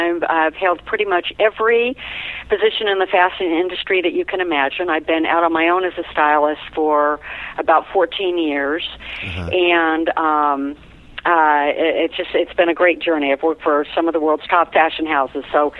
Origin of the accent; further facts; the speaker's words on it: San Diego, California, United States; now in Dallas, United States; Nope, I'm originally from San Diego.